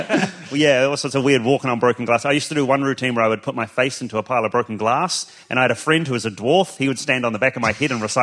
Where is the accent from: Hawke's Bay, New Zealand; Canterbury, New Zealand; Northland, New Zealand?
Canterbury, New Zealand; Timaru; also born or lived in Dunedin; our small town of Timaru in New Zealand.